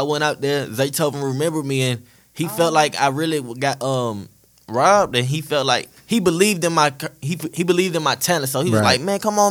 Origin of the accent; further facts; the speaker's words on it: Charlotte, North Carolina, United States; I'm from Charlotte, North Carolina.